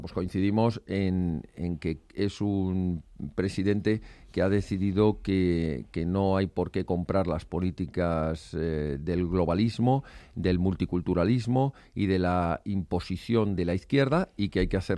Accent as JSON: {"language": "Spanish", "country": "Spain", "said": "que no tengamos la libertad como españoles de criticar todo lo que haga"}